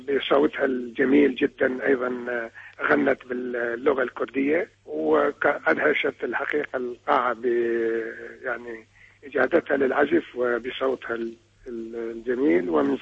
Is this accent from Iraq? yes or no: yes; Iraq; الحقيقة لازم نحن كعراقيين نغلب هويتنا العراقية على الضغائن والأحقاد والأشياء اللي تفرقنا